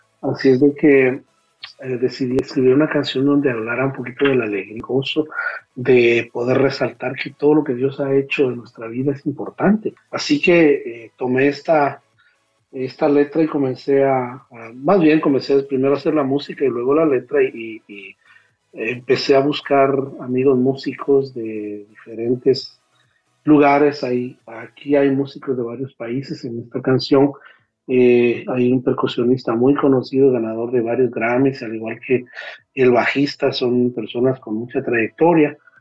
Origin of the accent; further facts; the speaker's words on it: Guatemala City, Guatemala Department, Guatemala; estudié canto en el conservatorio en mi país, yo soy de la ciudad de Guatemala